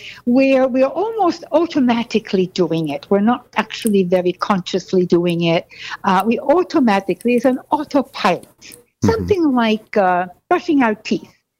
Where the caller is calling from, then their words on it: New York, United States; Actually, it's New York, if that's what you...